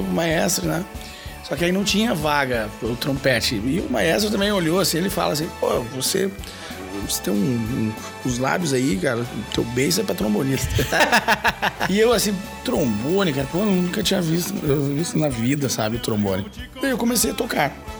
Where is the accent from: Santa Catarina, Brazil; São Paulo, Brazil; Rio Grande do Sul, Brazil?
Santa Catarina, Brazil; São Joaquim; aos 13 anos, eu fiz conservatório de música em São Joaquim, Santa Catarina, minha cidade natal